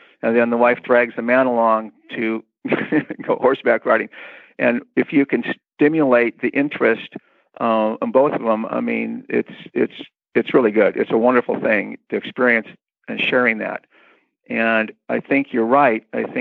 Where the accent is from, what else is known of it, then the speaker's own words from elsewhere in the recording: Newport Beach, California, United States; I grew up in Newport Beach, surfer and sailing.